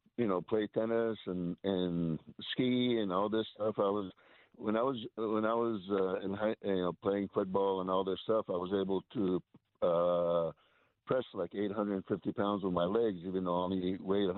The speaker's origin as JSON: {"language": "English", "town": "Hollywood", "region": "California", "country": "United States", "tie": "born or raised there", "said": "I grew up in Hollywood, California."}